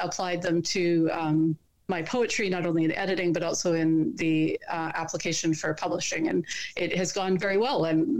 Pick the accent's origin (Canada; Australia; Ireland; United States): Canada; I'm a Canadian